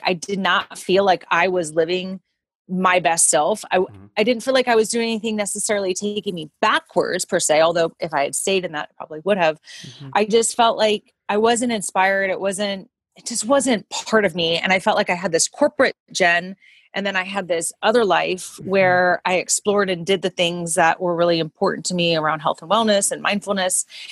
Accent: Florida, United States; he happened to be from the town that I grew up in Florida.

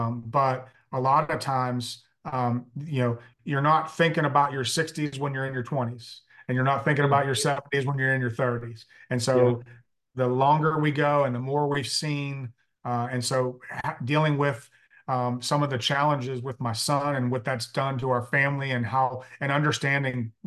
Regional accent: Pittsburgh, Pennsylvania, United States; I was born and raised in Pittsburgh. So okay. Got Steelers, you know, still in my veins.

